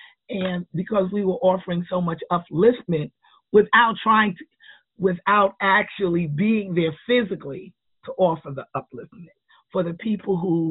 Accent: New York, United States; now in Atlanta, United States; And so I'm from New York, and when after my son died, I had really, really learned how to work with the elements of life.

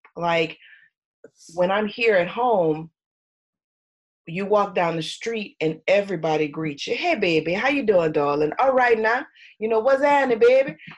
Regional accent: United States; they don't automatically know I'm American.

